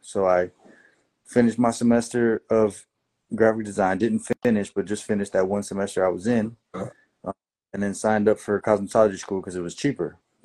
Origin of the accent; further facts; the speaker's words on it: Jacksonville, Florida, United States; also born or lived in Kissimmee / Dalton, Georgia; Yes, I was born in Kissimmee, Florida. Grew up for some time in Dalton, Georgia.